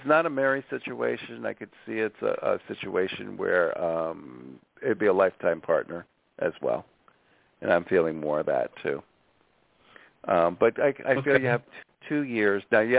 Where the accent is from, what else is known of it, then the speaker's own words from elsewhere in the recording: Oceanside, New York, United States; born there; So, yeah, I was born in the Oceanside area, Allen Park, Nassau County. That's where I was born.